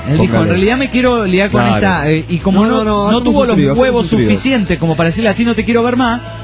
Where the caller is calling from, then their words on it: Juliaca, Puno, Peru; de Juliaca, Perú. Perú.